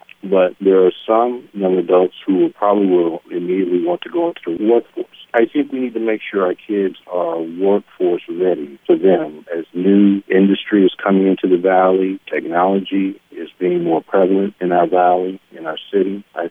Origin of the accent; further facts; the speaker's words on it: Roanoke, Virginia, United States; I grew up in Roanoke. Went to William Fleming High School, graduated from high school.